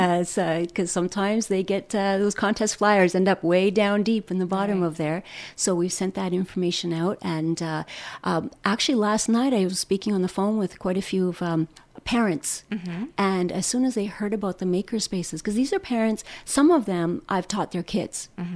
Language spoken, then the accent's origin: English; Vancouver, British Columbia, Canada; now in Barrie, Canada; I love living out in Barrie. I grew up in Vancouver.